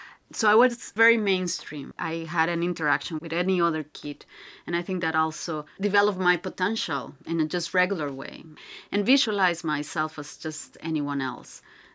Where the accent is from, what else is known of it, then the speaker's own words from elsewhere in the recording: San José, Costa Rica; I'm 39 years old, and I was born in San Jose, which is the capital of Costa Rica.